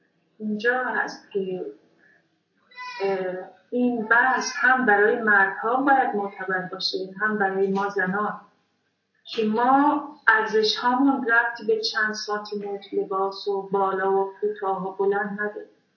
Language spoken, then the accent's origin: Persian; Iran; به عنوان یک زن 70 ساله که در جامعه سنتی بزرگ شدم، جامعه مثل ایران